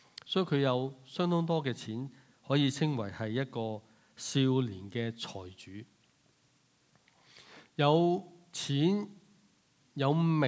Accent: Hong Kong; now in Canada; 但这些我们香港来的朋友们希望我们都能够可以获得加拿大的永久居民

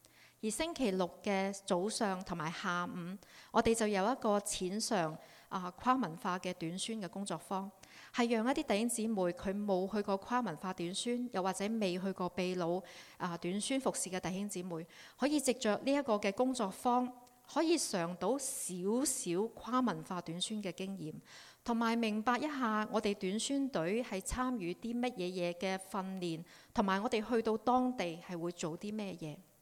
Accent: China; 都是因为有宣教士去愿意踏出他的安舒区，将福音去传给我们中国人。

